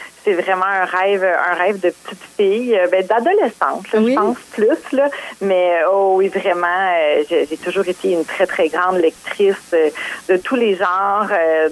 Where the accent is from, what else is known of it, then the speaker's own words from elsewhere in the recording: Baie-Comeau, Quebec, Canada; Moi, je suis native de la Côte-Nord, donc Baie-Comeau plus précisément.